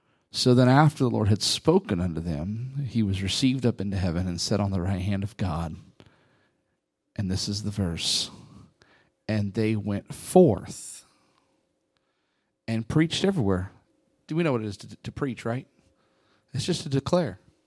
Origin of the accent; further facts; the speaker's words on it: Seattle, Washington, United States; He's from South Carolina. I'm from Seattle.